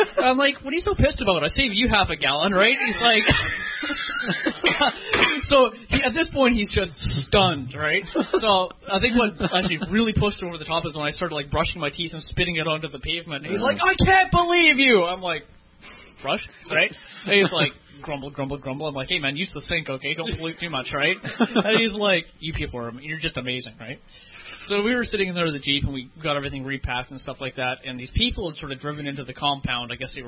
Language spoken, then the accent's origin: English; Canada; I'm from Canada.